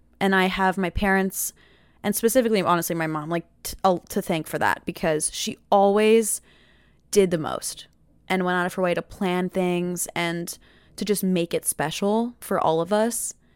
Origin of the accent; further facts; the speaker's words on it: Pennsylvania, United States; I'm from Pennsylvania, so it's cold and we would always get snow.